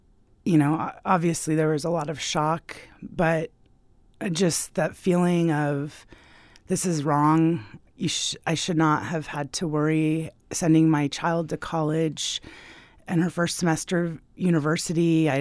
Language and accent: English; Mountain View, California, United States; moved away as an adult; now in Japan; I grew up in Mountain View, and shootings were just kind of almost a daily occurrence. And I thought it was normal, but 2 years ago, I moved to Japan